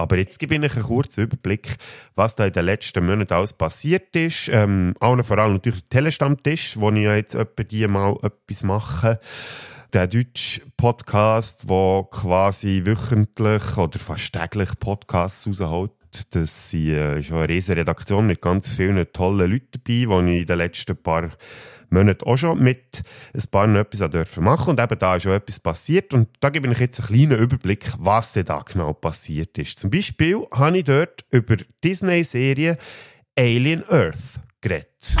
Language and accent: German; Switzerland; das Zitat aus dem Film Nickel Boys, wo ja anfangs des Jahres bei uns in der Schweiz rausgekommen ist.